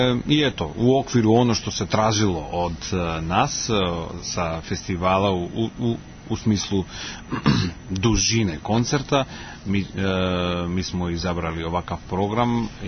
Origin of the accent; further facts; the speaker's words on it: North Macedonia; dok sam rastao u Makedoniji se to stvarno puno pevalo